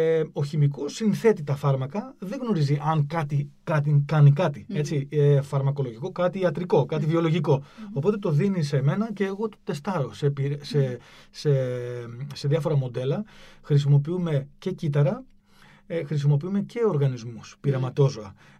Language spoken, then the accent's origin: Greek; Thessaloniki, Central Macedonia, Greece; γεννήθηκα και μεγάλωσα στην Ελλάδα, στη Θεσσαλονίκη.